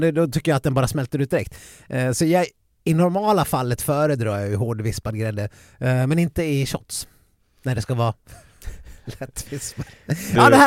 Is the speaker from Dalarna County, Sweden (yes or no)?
yes; Dalarna County, Sweden; många kallar ju mig som dalmas för norrlänning också.